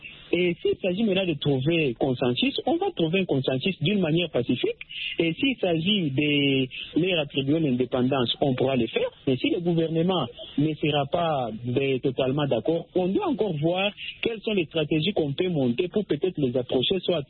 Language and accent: French; Katanga, DR Congo; Oui, nous avons un mouvement indépendantiste chez nous au Katanga.